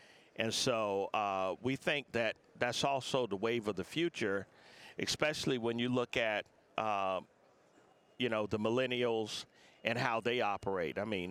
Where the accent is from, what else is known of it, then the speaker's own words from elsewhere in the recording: Savannah, Georgia, United States; now in Mobile, United States; You know, I've been asked that question a lot, and, you know, I'm originally from Savannah.